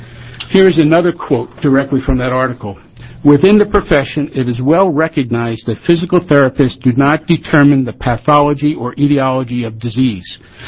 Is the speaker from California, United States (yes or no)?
no; Portland, Oregon, United States; I'm from Portland area.